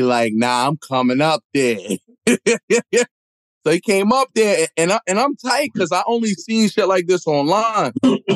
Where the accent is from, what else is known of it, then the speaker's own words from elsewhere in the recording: New York City, New York, United States; But I'm from New York City. I'm from the hood.